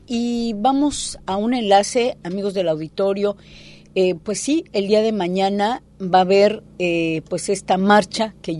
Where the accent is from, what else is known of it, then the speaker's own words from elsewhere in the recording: Ciudad Juárez, Chihuahua, Mexico; que en Ciudad Juárez, de donde yo vengo